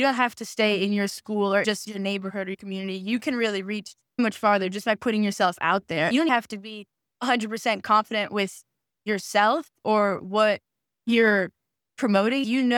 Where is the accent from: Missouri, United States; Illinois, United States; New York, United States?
New York, United States; But yeah, growing up on Wall Street, especially in the financial district, gives you so much exposure to all things finance.